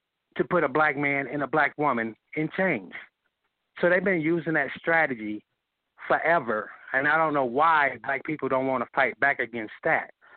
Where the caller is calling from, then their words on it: Union City, California, United States; calling from Union City.